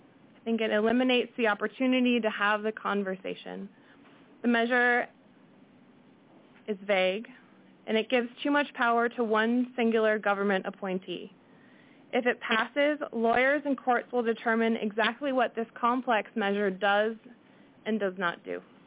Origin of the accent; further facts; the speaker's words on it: Fairbanks, Alaska, United States; I was born and raised in Fairbanks. I have a degree from the University of Alaska Fairbanks in geological engineering.